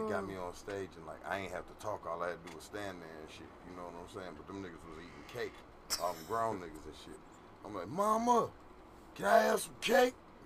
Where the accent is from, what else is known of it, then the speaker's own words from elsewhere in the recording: New Orleans, Louisiana, United States; born there; also born or lived in Mississippi / Washington, D.C.; I was born in New Orleans, but my mom and my dad, my whole family, military family. I lived up north, out east, down south. As an adult, I made my way west. Mostly Mississippi, Louisiana, the D.C. area.